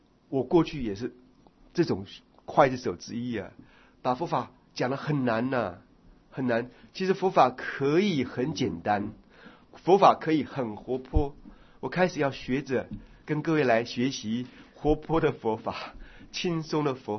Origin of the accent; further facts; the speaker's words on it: China; 我觉得我们中国人的